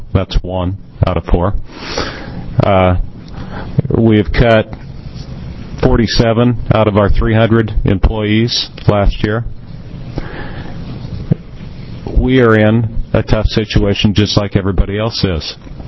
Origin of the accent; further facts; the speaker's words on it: Tillamook, Oregon, United States; superintendent from Tillamook School District. Born and raised in Tillamook and now serving as superintendent